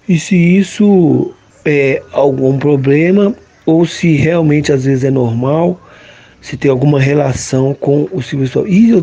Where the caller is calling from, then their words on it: Belo Horizonte, Minas Gerais, Brazil; eu sou aqui do Barreiro.